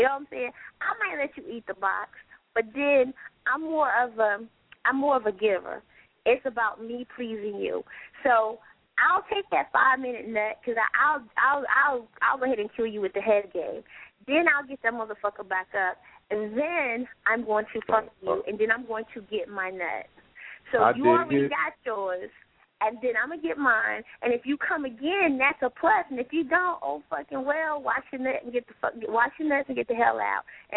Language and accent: English; Greensboro, North Carolina, United States; I'm from North Carolina.